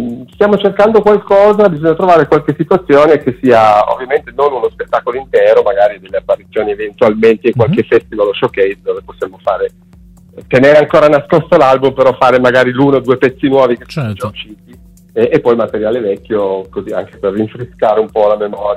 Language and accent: Italian; Turin, Piedmont, Italy; siamo di Torino